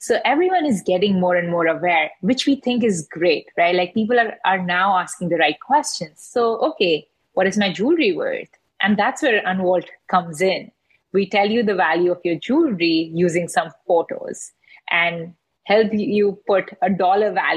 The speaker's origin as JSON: {"language": "English", "country": "India", "tie": "born or raised there", "said": "I grew up in India, and in India, I saw gold as a source of wealth"}